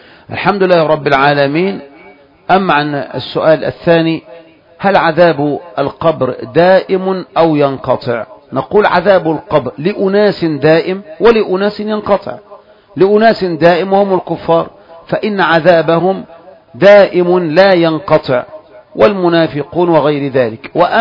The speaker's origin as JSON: {"language": "Arabic", "country": "Egypt", "said": "زدنا كمصريين التفت اللي بيرد"}